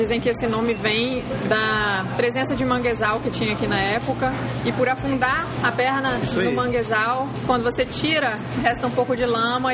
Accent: Espírito Santo, Brazil; eu sou capixaba

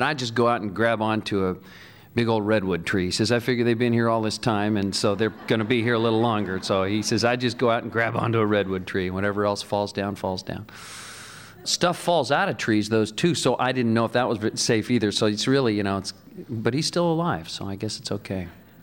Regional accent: California, United States; now in Oregon, United States; I'm from California originally.

